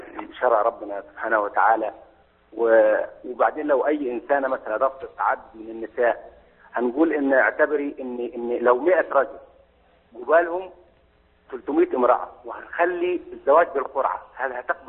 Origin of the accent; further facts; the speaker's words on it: Upper Egypt, Egypt; now in Saudi Arabia; انا صعيدي مصري موجود هنا في المملكه في السعوديه